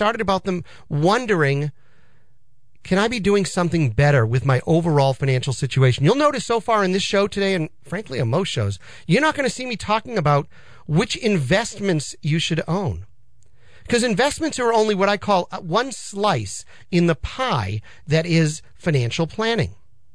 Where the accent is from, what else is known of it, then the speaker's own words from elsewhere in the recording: Massachusetts, United States; now in North Andover, United States; I grew up on the North Shore, live in the Merrimack Valley with my five kids and my wife in North Andover.